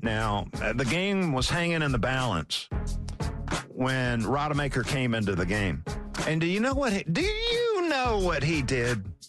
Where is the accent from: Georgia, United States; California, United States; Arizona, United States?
Georgia, United States; Valdosta; Valdosta was paying attention. That's my hometown, in case you were wondering.